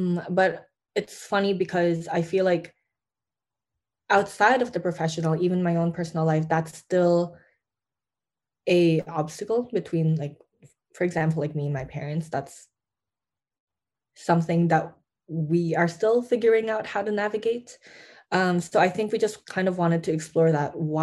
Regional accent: Philippines; And like my own habits that I see at home and that I've seen growing up in the Philippines.

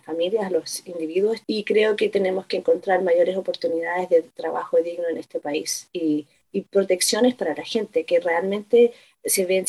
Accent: Chile; born there; Nací en Chile, pero mis colaboraciones son con personas de todo el continente

